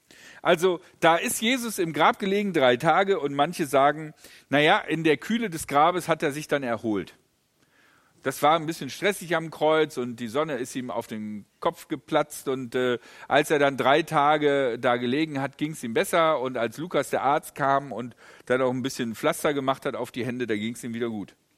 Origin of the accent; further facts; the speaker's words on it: Essen, North Rhine-Westphalia, Germany; Aldi ist eine Essener Firma, ich komme ja aus Essen.